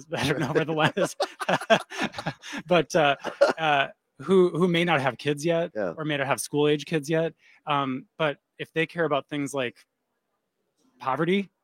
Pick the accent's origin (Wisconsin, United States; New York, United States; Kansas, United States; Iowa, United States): Wisconsin, United States; Eau Claire; Yeah, I was born and raised in Eau Claire and went through 13 years of public school in Eau Claire from 1999 to 2012. And I'm kind of a fourth generation person from that area, Northwest Wisconsin, kind of Western Wisconsin, Eau Claire mostly